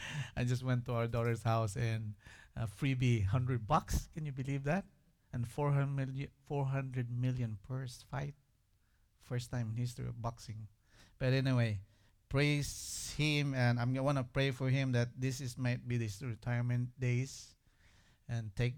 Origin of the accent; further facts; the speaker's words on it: Philippines; I'm a Filipino guy, so I root for my countryman.